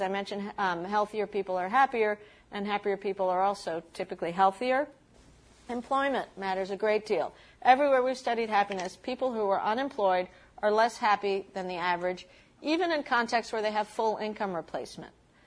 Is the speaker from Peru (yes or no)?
yes; Peru; I'm from Peru.